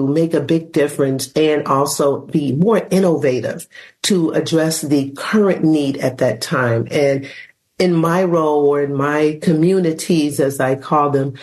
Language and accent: English; Michigan, United States; I'm originally from Michigan, and I worked in the education system because of where I lived.